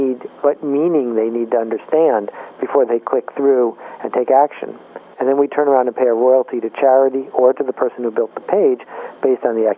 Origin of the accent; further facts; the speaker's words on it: Buffalo, New York, United States; When I grew up in Buffalo, there were three channels, 2, 4, and 7.